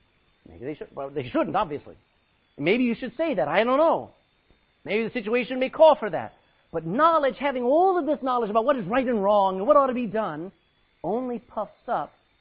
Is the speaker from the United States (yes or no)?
yes; United States; I mean, I come from America.